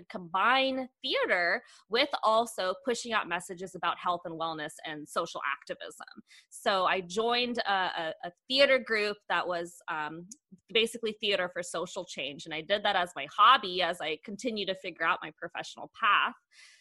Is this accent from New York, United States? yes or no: no; Knoxville, Tennessee, United States; I grew up in Knoxville, Tennessee, over on the East Coast in the Appalachian Mountains of Tennessee.